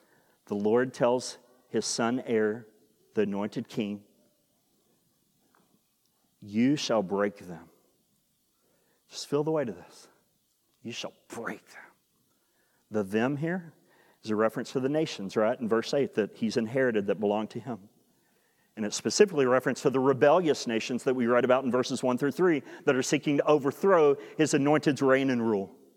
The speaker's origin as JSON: {"language": "English", "region": "Oklahoma", "country": "United States", "said": "And I'm from Southwest Oklahoma, okay?"}